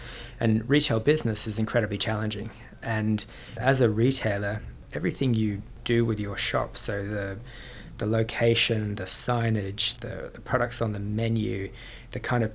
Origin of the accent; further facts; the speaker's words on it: Sydney, New South Wales, Australia; It goes back to growing up in Australia and the cafes that we were going to back in Sydney back in the day, so early 2000s.